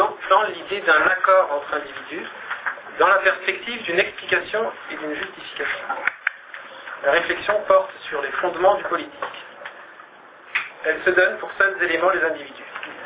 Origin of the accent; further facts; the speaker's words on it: France; accent: French; je le dis en anglais avec mon accent français